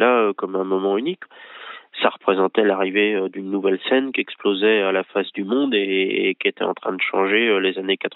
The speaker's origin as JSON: {"language": "French", "town": "Angers", "region": "Pays de la Loire", "country": "France", "said": "parce que moi, je suis d'Angers, je suis toujours à Angers"}